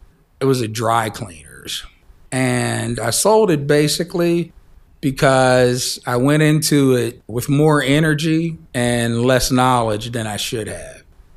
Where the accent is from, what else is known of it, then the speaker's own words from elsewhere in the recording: Pittsburgh, Pennsylvania, United States; I've lived in Penn Hills for approximately 20 years. Well, we grew up in Homewood. We also had a house in Garfield.